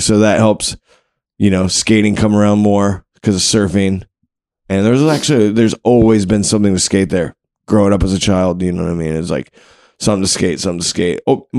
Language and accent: English; Wilmington, North Carolina, United States; also born or lived in Abingdon, Virginia; I was born in the Abingdon, Virginia, which is in the Appalachian Mountains. But at seven, my parents separated and my mother moved us to the beach. So we moved to Wilmington, North Carolina.